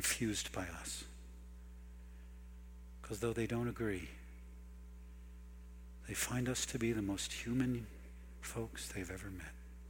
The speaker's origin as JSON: {"language": "English", "town": "Philadelphia", "region": "Pennsylvania", "country": "United States", "said": "I'm from Philadelphia, where it was first identified in the Bellevue Stratford Hotel."}